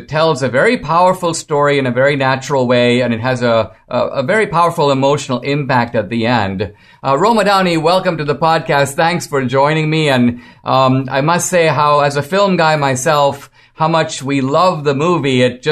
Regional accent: India; I grew up in India with a variety of different religions, Islam, Hinduism, and so on, Judaism, of course.

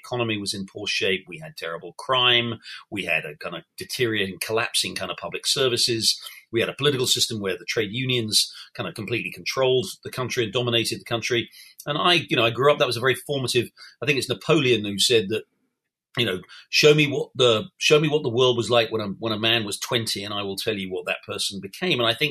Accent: England, United Kingdom; so growing up in England during the Cold War, you know, we were obviously always on the side of the United States

